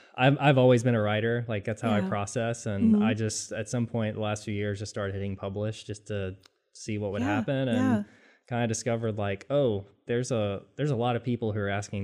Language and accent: English; Bible Belt, United States; And, growing up in the Bible Belt, I just, like a lot of people who grew up in the Bible Belt, just kind of assumed this was the way church was done.